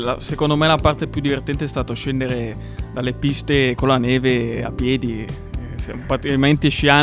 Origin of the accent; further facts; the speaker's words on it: Campodolcino, Lombardy, Italy; conosco Simone, ci siamo conosciuti sul lavoro. Io vengo da Campo Dolcino, in provincia di Sondrio, e però quest'anno ho voluto fare l'esperienza in Dolomiti e quindi lavoravo anche io in Marmolada. E ho 25 anni